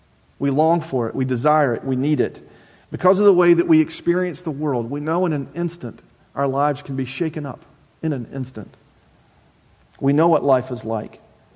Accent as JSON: {"language": "English", "town": "Bristol", "region": "Tennessee", "country": "United States", "tie": "born or raised there", "said": "a few weeks ago, I was back in my hometown in Bristol, Tennessee."}